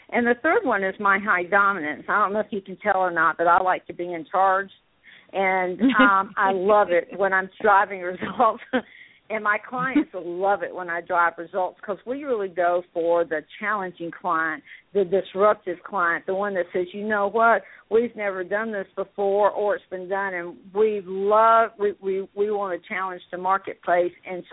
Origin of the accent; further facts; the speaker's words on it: the South, United States; And I grew up in the South, and I hate to tell you how old I am, so I'm not going to tell you how old I am.